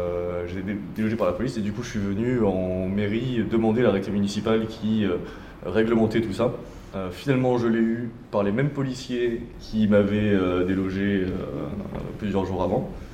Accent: Auvergne-Rhône-Alpes, France; J'ai 30 ans. J'ai grandi dans le Diois. Aujourd'hui, je vis en camion ici depuis 3 ans, principalement.

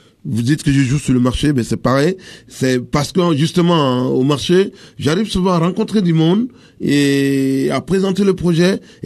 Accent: Burkina Faso; l'école est peut-être payante chez nous au Burkina Faso

